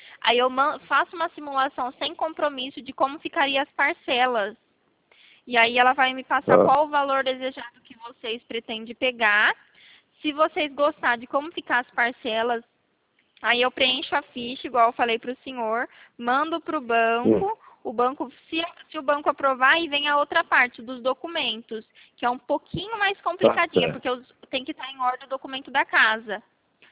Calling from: Rio Claro, São Paulo, Brazil; Sou da cidade de Rio Claro, interior de São Paulo, perto de Campinas.

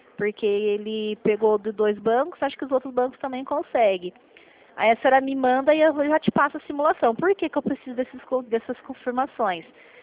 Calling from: São Paulo, Brazil; Aqui eu sou do interior de São Paulo.

